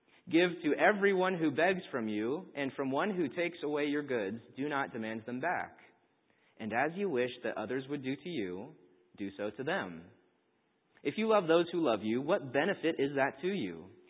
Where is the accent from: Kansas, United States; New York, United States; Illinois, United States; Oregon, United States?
Kansas, United States; I grew up in Kansas